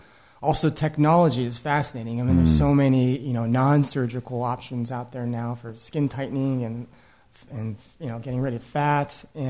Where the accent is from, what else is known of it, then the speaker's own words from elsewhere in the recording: Tampa, Florida, United States; now in Beverly Hills, United States; I'm originally from the Tampa Bay area, and I've always wanted to have a practice there as well.